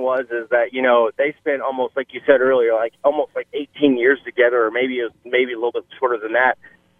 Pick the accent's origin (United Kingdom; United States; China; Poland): United States; Wichita, Kansas; moved away; Anyways, I'm actually from Wichita, Kansas, just moved up here approximately a year ago